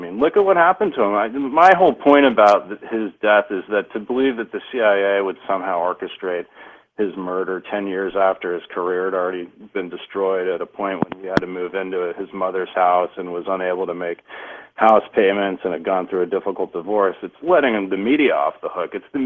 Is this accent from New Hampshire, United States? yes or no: no; Washington, District of Columbia, United States; I mean, for example, I grew up in Washington, D.C., and I used to go to Dulles Airport as a kid